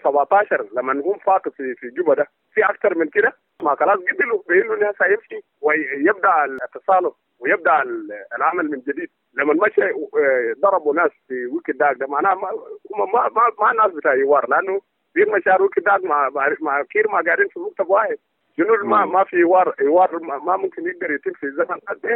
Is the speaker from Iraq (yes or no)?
no; South Sudan